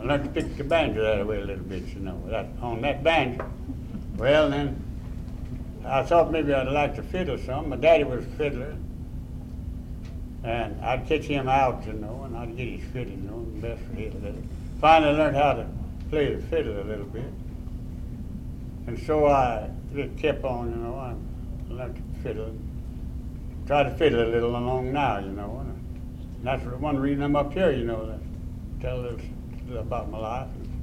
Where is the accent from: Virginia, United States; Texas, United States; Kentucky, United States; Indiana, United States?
Virginia, United States; Well, I was born and raised down in Russell County, Virginia, in the lower end of the county, down pretty close to Tennessee. And I was born in 1890, December the 26th, and raised up on a farm.